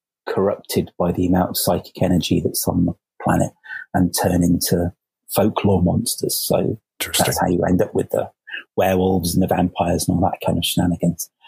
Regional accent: United Kingdom; It was, it's like, being a Brit, it was like, what is all this?

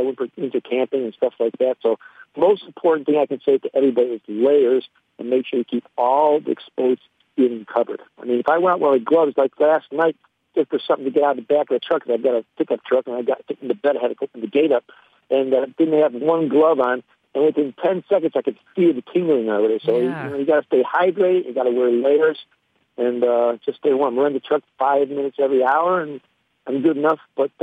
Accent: Chicago, Illinois, United States; I slept in my truck last night. I'm from Chicago. I'm down here, and I just not want to spend money on motels.

